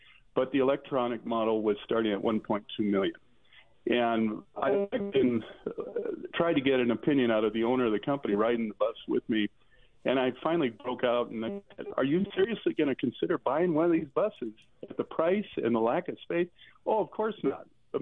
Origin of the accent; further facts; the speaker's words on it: Seattle, Washington, United States; when Mark and I grew up in Seattle, Metro, formerly Seattle Transit System, had electronic trolley buses.